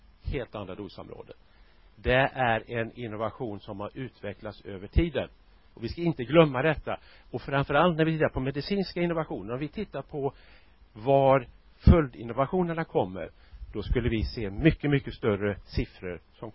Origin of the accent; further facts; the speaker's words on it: Gothenburg, Västra Götaland County, Sweden; now in Stockholm, Sweden; Är göteborgare fram till måndag. Då flyttar jag till Stockholm.